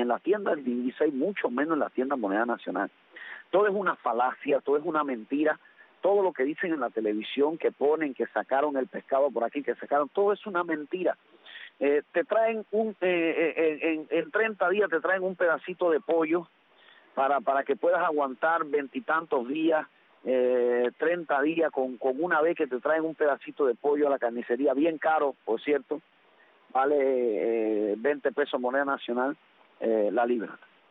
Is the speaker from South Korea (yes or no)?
no; Cuba; como ciudadano cubano